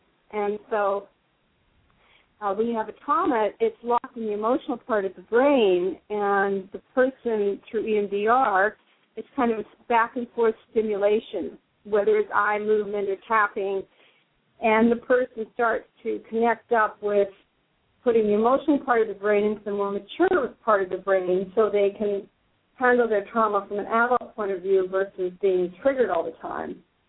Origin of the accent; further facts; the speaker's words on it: Edmonton, Alberta, Canada; born there; also born or lived in California; Well, I was born in Canada in a place called Edmonton, which is on the same latitude as Siberia.